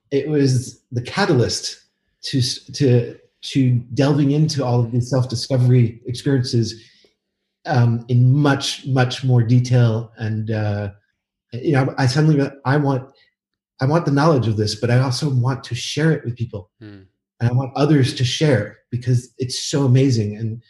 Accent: New York, United States; now in Paris, France; I live in Paris. I'm from New York.

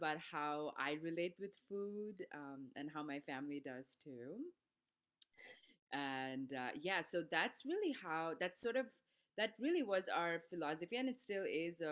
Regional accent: Mumbai, Maharashtra, India; I was raised on the West Coast. So I grew up in Mumbai, but culturally, I'm from the East Coast of India. So I'm Bengali.

